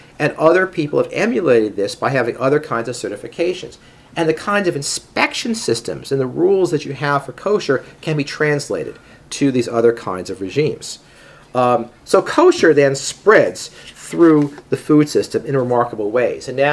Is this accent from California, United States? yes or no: no; New York City, New York, United States; I remember growing up in the Upper West Side, this neighborhood, 82nd West End Avenue, there were kosher butchers all over the place